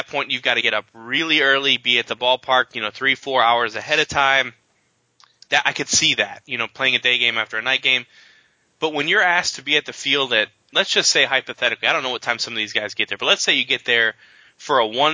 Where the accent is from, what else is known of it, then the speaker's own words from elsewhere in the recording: Chicago, Illinois, United States; for me, I grew up in Chicago. I lived near O'Hare